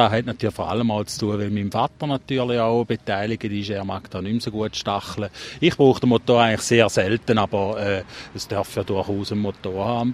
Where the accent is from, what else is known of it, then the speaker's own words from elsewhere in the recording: Schaffhausen, Switzerland; Und ich bin natürlich ein Rheinbub. Ich bin aufgewachsen auf dem Rhein, wir hatten immer einen Weidling gehabt.